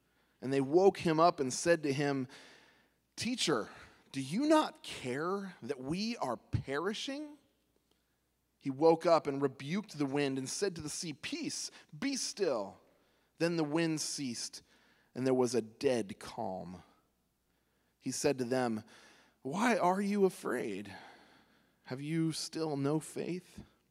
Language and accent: English; California, United States; I'm from California originally, most of you know that, and I was just thinking about it yesterday, I have never lived more than an hour away from a beach.